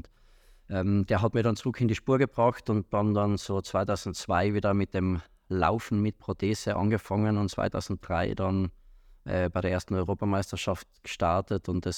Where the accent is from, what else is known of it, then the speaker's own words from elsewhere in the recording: Tristach, Tyrol, Austria; Ich bin in Tristach aufgewachsen